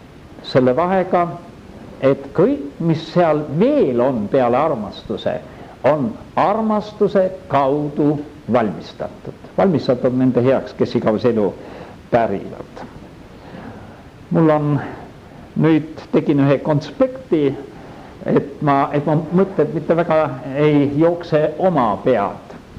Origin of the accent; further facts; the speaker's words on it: Kärdla, Hiiu County, Estonia; born there; nad olid 30. aastal, kui mina sündisin Kärdlas